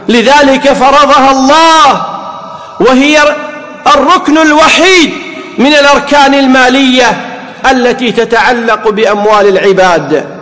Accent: Kuwait; والذي يفتى به اليوم في بلدنا الكويت أن فيها الزكاة

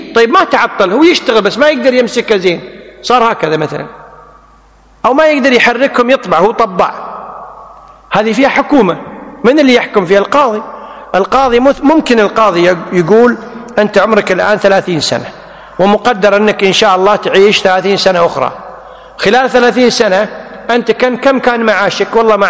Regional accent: Kuwait; مثل عندنا في الكويت الآن النيابة هي التي تقوم بالتحقيقات

